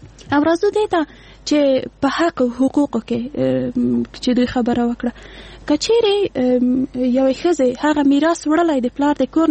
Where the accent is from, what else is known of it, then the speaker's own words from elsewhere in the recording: Afghanistan; موږ په افغانستان کې 40 کاله کېږي جنگ لرو، یعنی موږ نسلونه په جنگ کې پیدا شوي، په جنگ کې لوی شوي، په جنگ کې مري